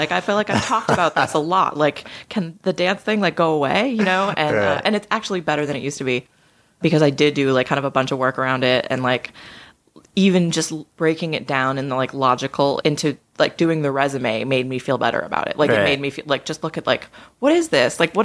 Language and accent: English; Massachusetts, United States; Yeah, I grew up just outside of Boston.